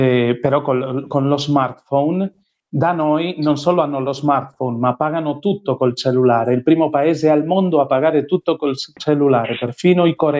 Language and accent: Italian; Madrid, Community of Madrid, Spain; Italian is a second language; moved away as an adult; also born or lived in Congo; now in Kenya; Io sono spagnolo, di Madrid, formato in Congo, e da 9 anni sono qui in Kenya.